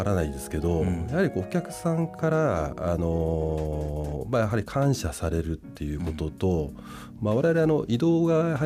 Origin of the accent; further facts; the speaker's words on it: Hachioji, Tokyo, Japan; 私は東京の八王子が出身でして、